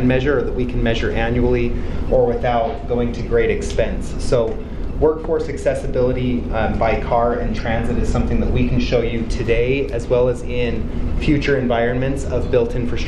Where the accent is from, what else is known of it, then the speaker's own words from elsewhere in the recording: Utah, United States; I grew up in Davis County, went to the University of Utah at a time when it was only the 470 bus